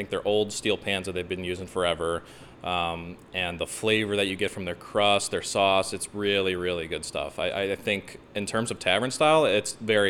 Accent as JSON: {"language": "English", "town": "Warrenville", "region": "Illinois", "country": "United States", "tie": "born or raised there", "said": "I grew up in Warrenville, actually, and I remember walking in there"}